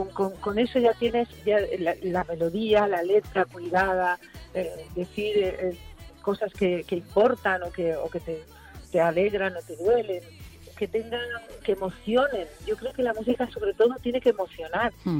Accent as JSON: {"language": "Spanish", "town": "Yecla", "region": "Region of Murcia", "country": "Spain", "tie": "born or raised there", "also_born_or_lived": "Paris", "said": "Tengo que decir que no soy de Valencia, porque igual la gente se molesta. Soy de Yecla, aunque nací en París."}